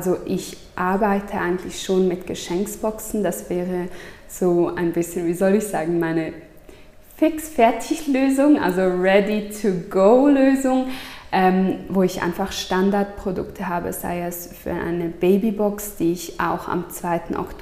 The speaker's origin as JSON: {"language": "German", "region": "Grisons", "country": "Switzerland", "said": "Der kommt auch aus der Lenzer Heide, aus dem Kanton Graubünden, wo ich herkomme."}